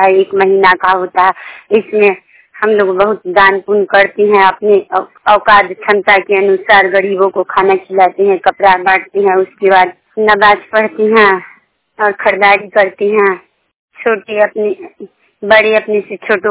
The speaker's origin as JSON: {"language": "Urdu", "town": "Samastipur", "region": "Bihar", "country": "India", "said": "ہم تاجپور سمستی پور کی رہنے والی ہیں۔"}